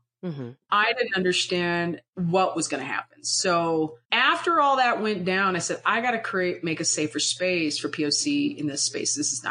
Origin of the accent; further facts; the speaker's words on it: the South, United States; I had never understand that I'm from the South and racism is everywhere